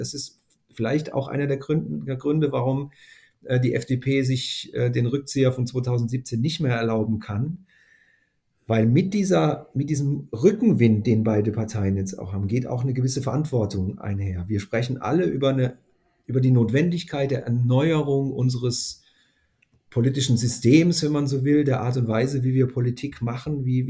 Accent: Northern Germany, Germany; würden wir vielleicht als Norddeutsche sagen

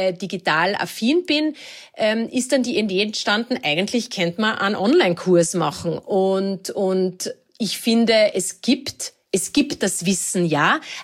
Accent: Carinthia, Austria; bin ja in Kärnten am Wörthersee aufgewachsen und natürlich da ist das Thema Wasser und Ertrinken omnipräsent

